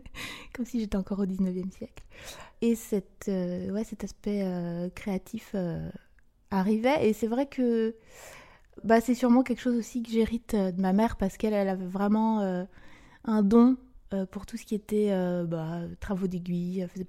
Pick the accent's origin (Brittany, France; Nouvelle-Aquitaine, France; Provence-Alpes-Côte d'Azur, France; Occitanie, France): Brittany, France; j'ai 38 ans. Je suis née à Léon, dans les Côtes d'Armor, en 1981. Et j'ai grandi en Bretagne. Mes trois premières années, j'étais en Ille-et-Vilaine